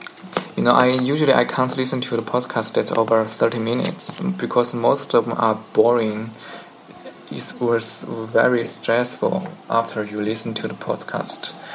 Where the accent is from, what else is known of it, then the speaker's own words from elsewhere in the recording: China; English is a second language; Hello, Luke. … from China. I'm 22 years old and just graduated from a university.